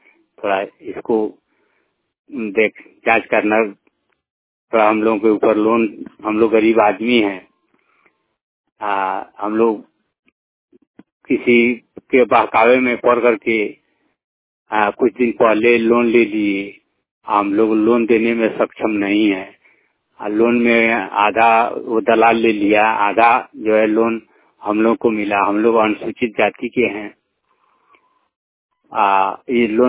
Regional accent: Bihar, India; मैं नाकाटोला दाना थाना जिला पश्चिम चंपारण ब्लॉक मधुबनी का रहने वाला हूँ, डांगर दाना रहने वाला हूँ

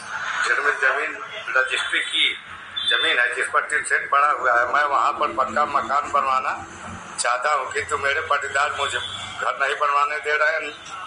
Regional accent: Beludiha, Uttar Pradesh, India; ग्राम बेलूडीहा का निवासी हूँ।

